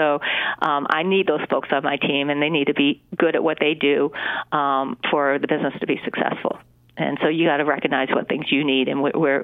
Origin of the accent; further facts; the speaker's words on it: Rochester, United States; even though I was born and raised in Rochester, I did not do much work in Rochester.